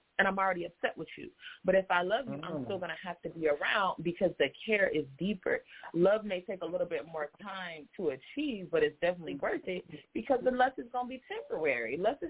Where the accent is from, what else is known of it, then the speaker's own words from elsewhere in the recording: Florida, United States; I'm from Florida.